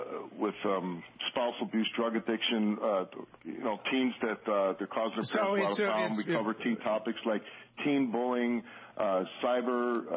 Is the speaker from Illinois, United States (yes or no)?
yes; Chicago, Illinois, United States; I grew up in Chicago. I was going to be a Chicago cop just like my father was for 30 years.